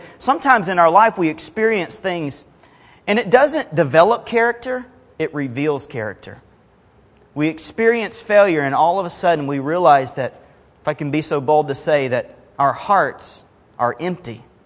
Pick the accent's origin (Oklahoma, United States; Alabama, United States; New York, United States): Alabama, United States; I grew up in Mobile Bay, and so I had a boat before I had a car and all this stuff.